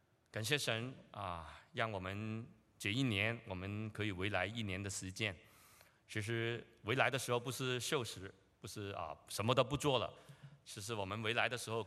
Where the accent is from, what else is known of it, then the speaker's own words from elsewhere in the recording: Hong Kong; born there; moved away; 因为我是在香港出生的，我跟太太我们都是在香港出生的。然后八零年的时候我移民到这里太太是八四年的时候移民到这里。